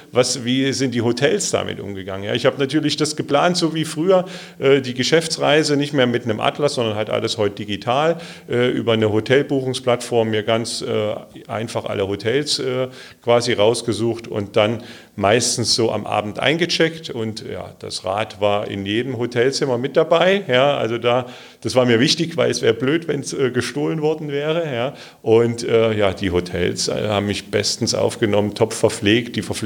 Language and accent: German; Munich, Bavaria, Germany; Ich komme aus München